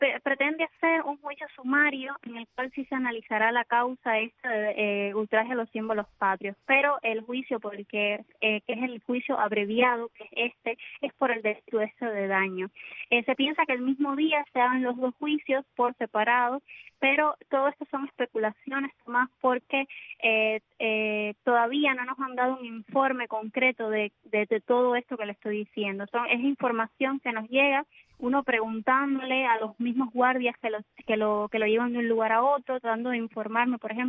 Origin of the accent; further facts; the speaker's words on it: Cuba; como ciudadana cubana